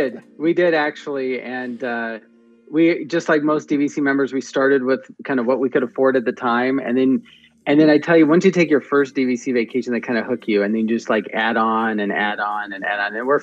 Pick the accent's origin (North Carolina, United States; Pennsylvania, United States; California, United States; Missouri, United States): California, United States; So we're in Arizona right now, but we're actually from California originally.